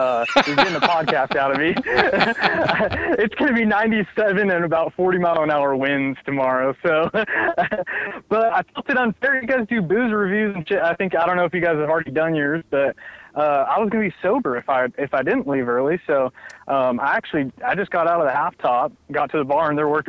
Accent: California, United States; moved away as an adult; I'm actually, as much as I hate to admit it, I'm a Californian. Came out to Oklahoma State, finished school there

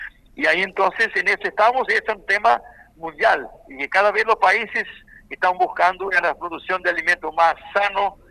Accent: Brazil; Spanish is a second language; Yo soy un brasileño que trabajo, yo soy hijo de pequeño productor, y bueno, trabajo, estoy a 45 años, tengo 66 años

